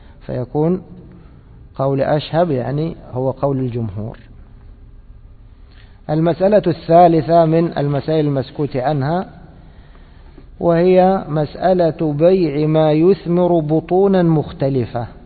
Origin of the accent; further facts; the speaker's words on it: Egypt; احنا عندنا في مصر شيء مشهور وهو ايش أبو عبد الله؟ البرسيم.